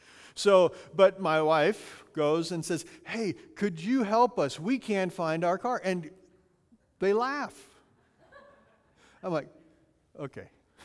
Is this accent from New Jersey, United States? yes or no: no; Montana, United States; a little different than my used to growing up in Montana, a little different church facility.